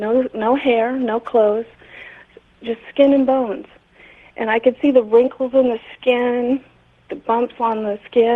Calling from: Huntington Beach, California, United States; Hi, George. This is … calling from Huntington Beach, California.

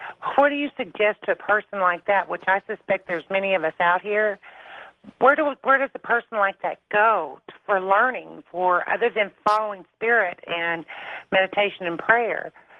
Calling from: Houston, Texas, United States; from Houston, Texas.

